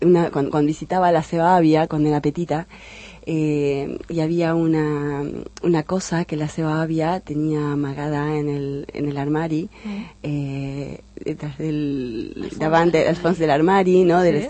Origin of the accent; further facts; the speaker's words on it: Argentina; Catalan is a second language; now in Catalonia, Spain; sóc argentina